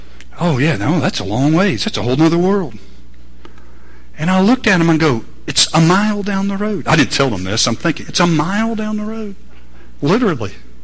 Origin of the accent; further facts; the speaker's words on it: Atlanta, Georgia, United States; also born or lived in Augusta; I grew up in Atlanta, went to Augusta for 10 years, been all around the world.